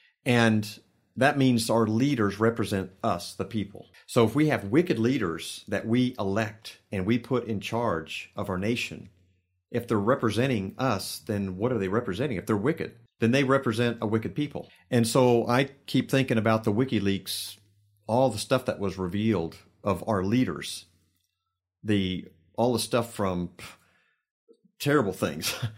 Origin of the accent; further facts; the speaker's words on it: United States; I'm American, and what have I become?